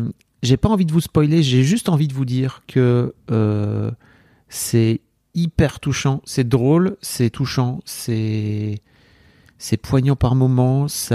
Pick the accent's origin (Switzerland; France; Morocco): France; Hauts-de-France; moi je suis un gars, j'ai quelques années de plus qu'elle, j'ai grandi dans le Nord